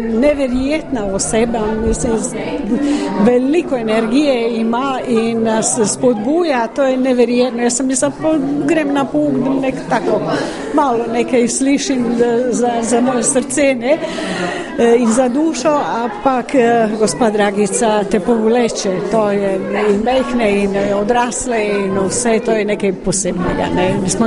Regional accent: Croatia; born there; Slovenian is a second language; rojena sem na Hrvaškem, oče Hrvat

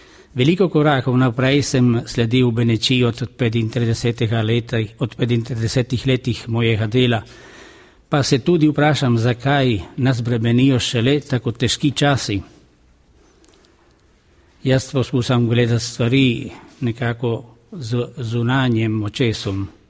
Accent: Friuli-Venezia Giulia, Italy; first language Italian; Slovenian is a second language; moj navadni jezik je le italijanščina, poleg slovenskega narečnega, rečanskega nareča. Ko Slovenec sem si dobil malo zavednosti pri 30 letih starosti

